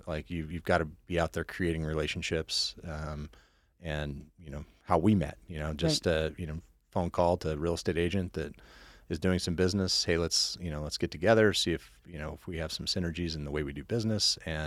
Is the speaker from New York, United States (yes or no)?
no; Twin Falls, Idaho, United States; also born or lived in Eugene, Oregon; Yeah, so I grew up here in Twin Falls and then went to school over in Eugene, Oregon.